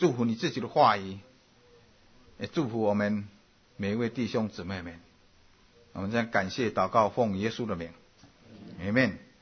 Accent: Taiwan; now in United States; 我刚刚从台湾来到美国的时候

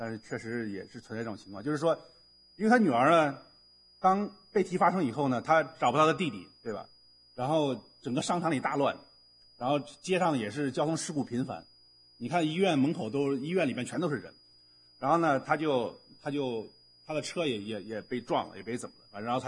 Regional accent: China; 我们从大陆来的，我不知道台湾有没有讲这个。从大陆来，你肯定知道这句话

